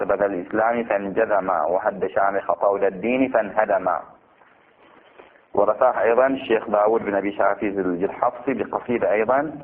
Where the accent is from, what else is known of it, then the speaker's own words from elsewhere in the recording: Abu Saiba, Northern Governorate, Bahrain; ودفن في قريتنا قرية أبو صيبع، ولا زال قبره موجود.